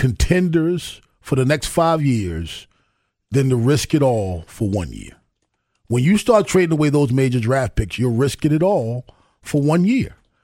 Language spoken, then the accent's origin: English; Baltimore, Maryland, United States; I'm from West Baltimore.